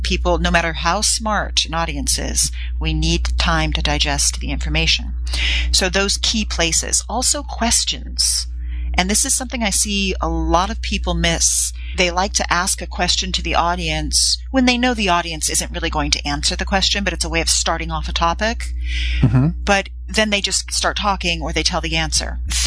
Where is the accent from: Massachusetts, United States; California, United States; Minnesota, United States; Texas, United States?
California, United States; accent: Valley Girl; if I went to my roots and I went to my Valley Girl accent